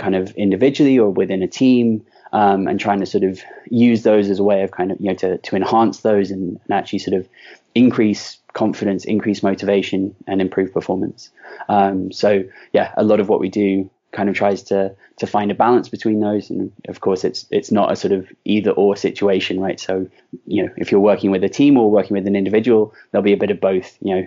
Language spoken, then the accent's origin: English; London, United Kingdom; My dad was actually was from Plymouth, so he was an Argyle fan. But I was raised in London